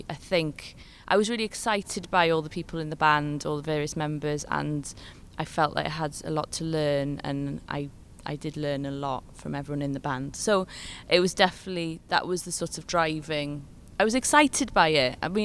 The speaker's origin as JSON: {"language": "English", "town": "Cardiff", "region": "Wales", "country": "United Kingdom", "said": "I'm a musician from Cardiff, Wales."}